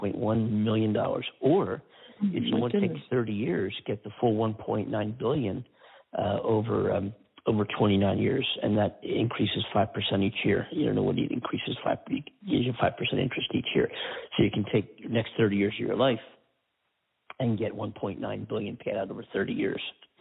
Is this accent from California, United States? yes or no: no; Pennsylvania, United States; My home state of Pennsylvania, where we have Fetterman running against this doctor who's been on TV